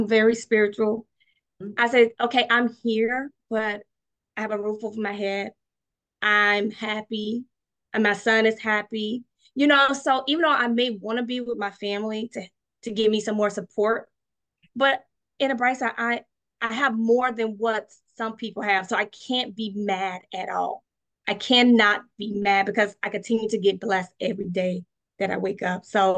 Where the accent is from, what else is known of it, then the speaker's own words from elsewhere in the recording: Florida, United States; now in Maryland, United States; I have no family here in Maryland. I'm from Florida. All my family is Florida, Georgia, down south.